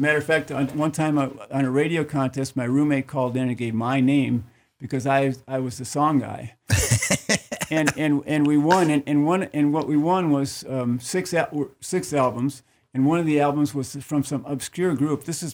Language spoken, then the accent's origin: English; Chicago, Illinois, United States; I found a book from where I'm from Chicago, which was a WLS, which was a huge radio station in Chicago.